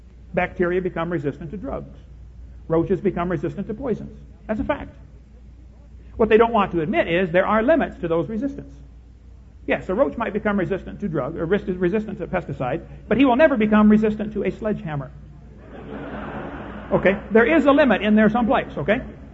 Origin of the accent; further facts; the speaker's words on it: Illinois, United States; I come from Illinois, corn country.